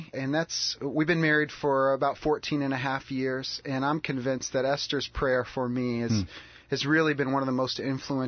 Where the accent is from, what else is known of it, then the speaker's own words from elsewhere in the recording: Evansville, Indiana, United States; I grew up in Evansville, Indiana. That's my hometown. It's about 3 hours south of Champaign-Urbana in southwestern Indiana.